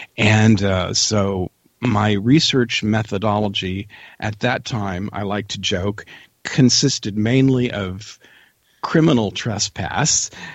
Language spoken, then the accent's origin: English; Carrollton, Missouri, United States; I grew up in the Midwest in a little town in Missouri called Carrollton, Missouri, population of about 5,000.